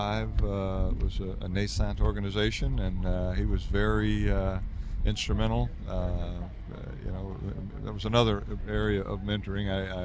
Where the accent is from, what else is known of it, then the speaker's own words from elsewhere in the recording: Coral Gables, Florida, United States; born there; I was born in South Florida, in Coral Gables, actually, but learned to fly here.